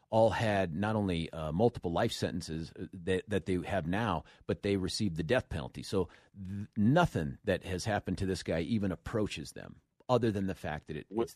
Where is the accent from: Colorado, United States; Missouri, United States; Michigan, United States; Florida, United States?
Colorado, United States; Lakewood; Let's go back to my hometown of Lakewood with Deborah.